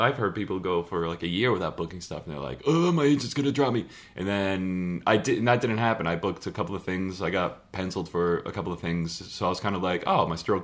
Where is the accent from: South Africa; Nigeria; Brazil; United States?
United States; now in London, United Kingdom; I think being here in London as an American is just a fool's errand in a way.